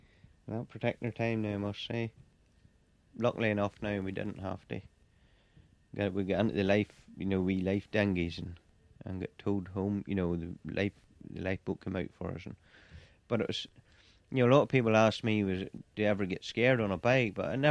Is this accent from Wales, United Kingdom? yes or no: no; Northern Ireland, United Kingdom; I come from North Antrim.